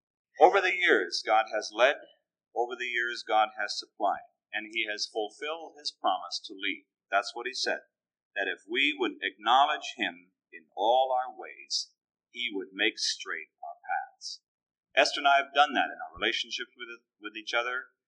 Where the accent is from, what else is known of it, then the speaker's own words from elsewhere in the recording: San Francisco, California, United States; I was raised in San Francisco, the big cosmopolitan city, you know, and Seattle was a long ways off.